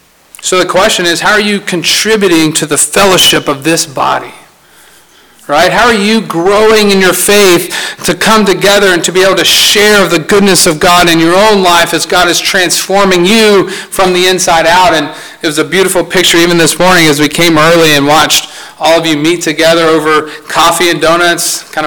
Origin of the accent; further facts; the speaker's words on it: Louisiana, United States; We're from Louisiana, deep south. This is, we consider North Carolina south, but not deep south, right? You start going further south, right? So deep south, and I remember growing up, and we would have these fellowships, and it was always potluck.